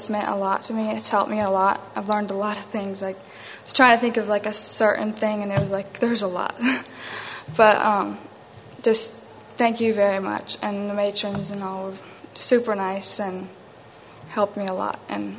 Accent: Missouri, United States; I am from Missouri.

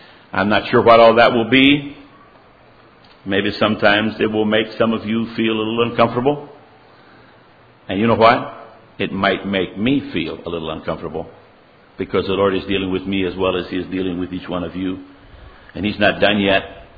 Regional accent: Nicaragua; now in United States; We're not from Pennsylvania. We're from Nicaragua, and things are a little different here.

